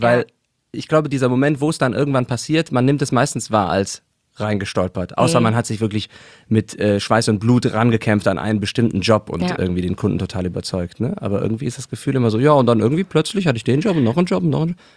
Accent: Cologne, North Rhine-Westphalia, Germany; Das tut mir als Kölner natürlich...

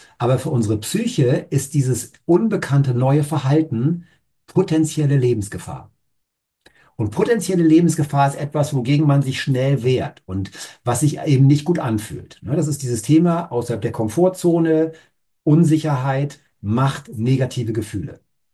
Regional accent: Hamburg, Germany; wir kommen beide aus Hamburg hier. Wir Hamburger haben gar keine Chance, irgendwas zu verändern, weil es regnet wirklich immer hier in Hamburg.

